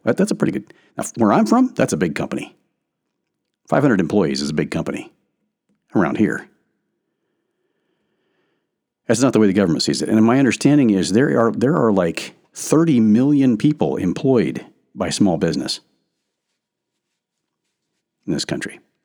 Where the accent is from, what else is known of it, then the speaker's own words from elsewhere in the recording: Minnesota, United States; That's more, I'm more Minnesotan, I guess.